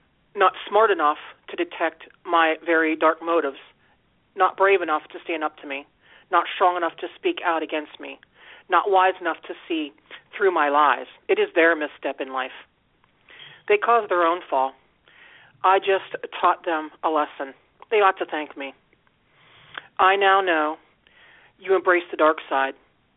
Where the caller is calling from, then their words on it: Steubenville, Ohio, United States; I'm calling from Ohio.